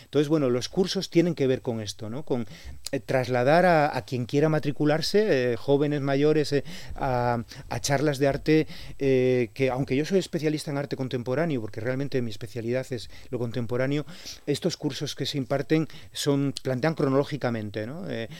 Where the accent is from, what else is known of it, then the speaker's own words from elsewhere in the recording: Santander, Cantabria, Spain; Yo trabajé en Teruel y de pronto un día, yo soy de Santander, pero trabajaba en Teruel